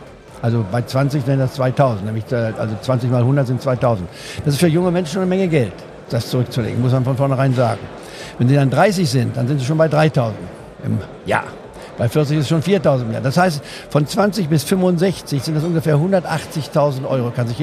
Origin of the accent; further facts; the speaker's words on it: Goslar, Lower Saxony, Germany; in Goslar am Harz, wo ich aufgewachsen bin